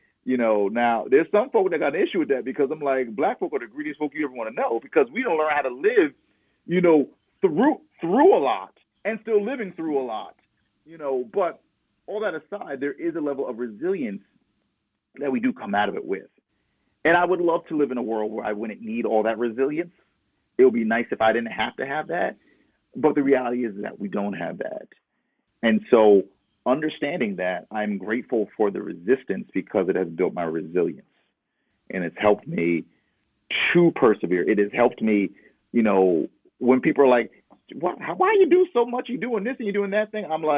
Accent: New Jersey, United States; Even growing up in New Jersey, living in the suburbs, you know, it's been rough.

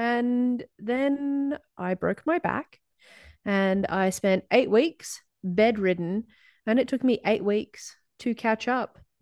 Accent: Melbourne, Victoria, Australia; We're from Melbourne, Australia, as you can tell by the silly accents.

